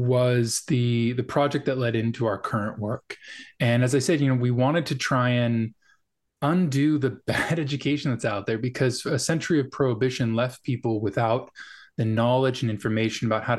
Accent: Los Angeles, California, United States; saw the differences in the way that friends were being treated, Black friends versus white friends growing up in Los Angeles, very different treatment by the police.

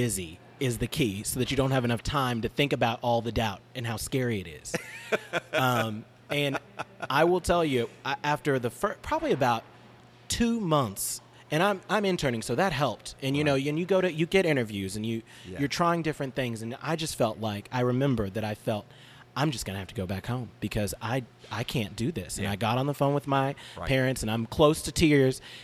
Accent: Oklahoma, United States; So, again, I'm a Democrat from Oklahoma, born and raised in Oklahoma. Spent no time in any other state.

